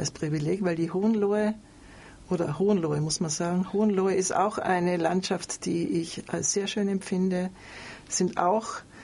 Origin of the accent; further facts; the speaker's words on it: Graz, Styria, Austria; Die Steiermark ist meine Heimat. Ich bin in Graz geboren